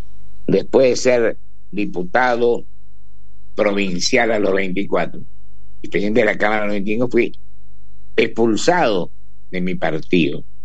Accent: Argentina; nos llena de satisfacción como argentinos

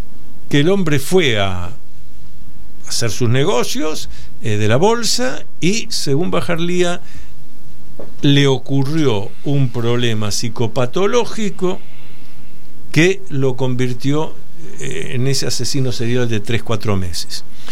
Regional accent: Buenos Aires, Argentina; Cuando nos toca a nosotros, bueno, nosotros, Argentina, Buenos Aires.

